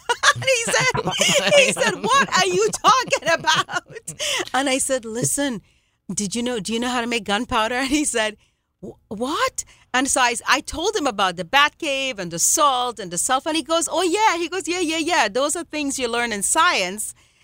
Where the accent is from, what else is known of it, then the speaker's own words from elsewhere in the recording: Trinidad & Tobago; born there; moved away as an adult; Although I was born in Trinidad and Tobago, I never really enjoyed the island because I left when I was 19